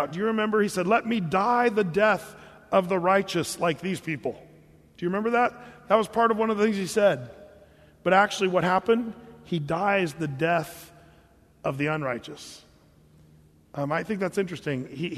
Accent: California, United States; born there; "Are you from California?" And I said, "Yes, I was born in California."

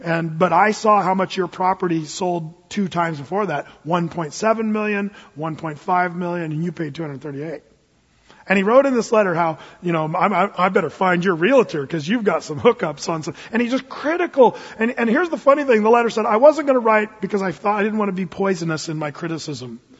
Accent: Jacksonville, Oregon, United States; I said, well, I'm from Southern Oregon, Jacksonville, Applegate.

